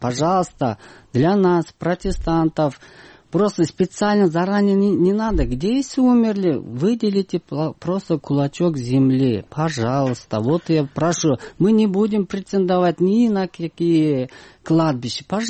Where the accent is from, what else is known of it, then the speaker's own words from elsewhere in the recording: Kyrgyzstan; Russian is a second language; Ну, как кыргыз, например, в селе я там родился, жил, и там я умер.